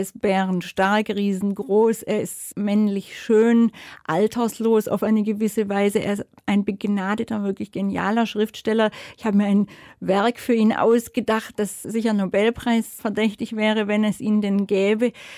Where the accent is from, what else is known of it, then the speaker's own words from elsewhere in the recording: Baden-Württemberg, Germany; gerade der schwäbischen natürlich auch, die in meiner Heimat große Blüten wie Mörike zum Beispiel hervorgebracht hat.